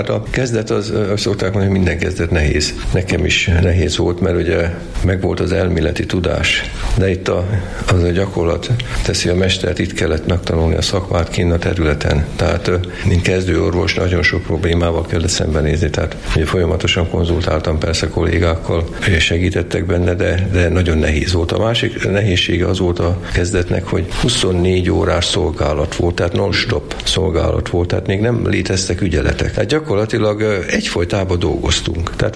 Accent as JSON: {"language": "Hungarian", "town": "Sarud", "region": "Heves", "country": "Hungary", "tie": "born there", "lives_now": "Kápolna, Hungary", "said": "Sarudon születtem, Debrecenben végeztem az orvosi egyetemet, és 3 évig voltam mesenyőtelken, és 45 éve vagyok egy folytában kápolnán, mint házi orvos."}